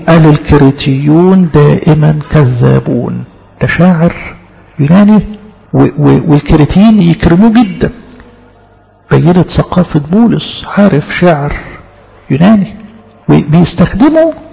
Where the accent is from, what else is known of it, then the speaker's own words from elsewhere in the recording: Egypt; السنة اللي بتميزنا احنا كمصريين الهدوء والاستكانة